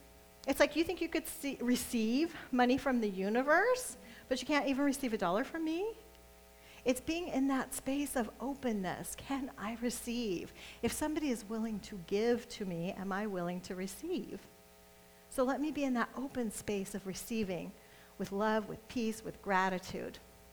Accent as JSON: {"language": "English", "region": "Nebraska", "country": "United States", "said": "Actually, the East, because I'm from the East, from Nebraska."}